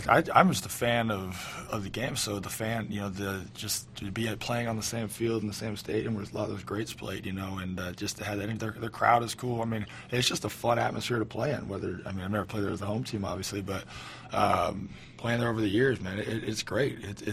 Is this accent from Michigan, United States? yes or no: no; California, United States; because I'm from the Bay Area